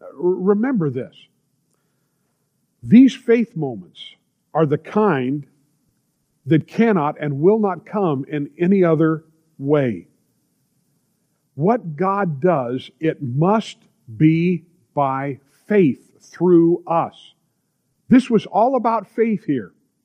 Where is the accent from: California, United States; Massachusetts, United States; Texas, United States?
California, United States; listen, we're from California. I'm a pastor.